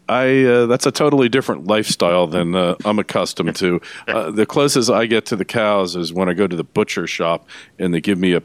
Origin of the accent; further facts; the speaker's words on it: Northeast, United States; growing up in the Northeast, you're locked into interdependency